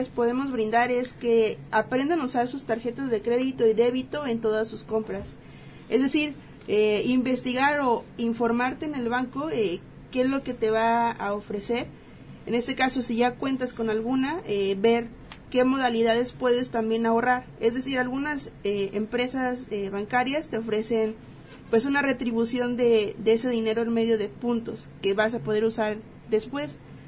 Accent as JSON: {"language": "Spanish", "country": "Mexico", "said": "porque como buenos mexicanos, o la mala costumbre que nos viene arrasando, pues bueno, no tenemos esa cultura de ahorrar."}